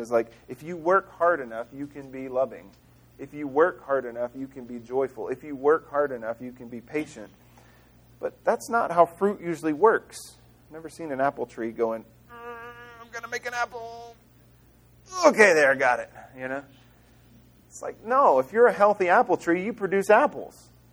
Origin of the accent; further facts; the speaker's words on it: Mississippi, United States; Now, a few summers, my family growing up in Mississippi, our family had a huge farm.